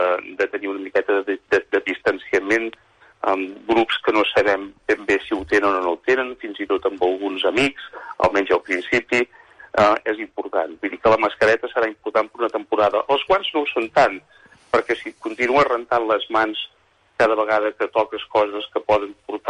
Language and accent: Catalan; Calella, Catalonia, Spain; now in New York, United States; continuem parlant amb amics i amb família de Calella, que soc de Calella, som de poble, no perdrem l'accent, definitivament.